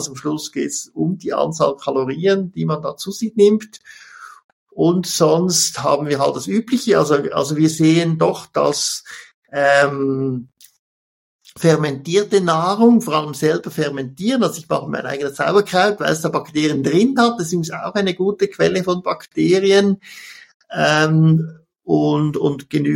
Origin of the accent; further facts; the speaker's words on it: Switzerland; was als Schweizer schwer zu verstehen ist